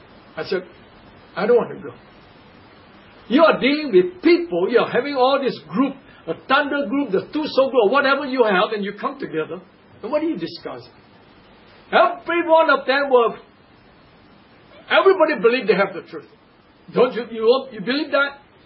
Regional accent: Singapore; I said, I'm not Filipino, I'm Singaporean, you know that.

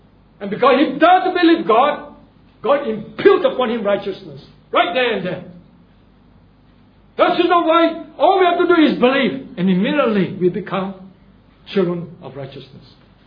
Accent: Singapore; Here, for example, in Singapore, we Chinese identify as Chinese Singaporean, right?

